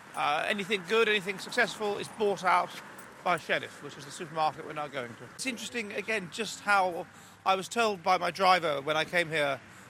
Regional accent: England, United Kingdom; I'm an Englishman in Bender.

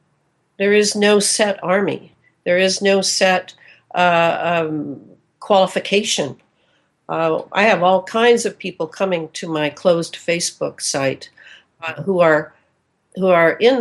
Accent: Missouri, United States; He would say to me, I was from Missouri, and he would see my little ribbon, Missouri

